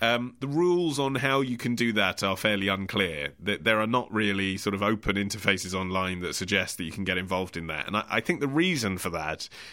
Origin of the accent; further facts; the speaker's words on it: United Kingdom; Okay, so obviously my instinct as a British man is don't mention this at all.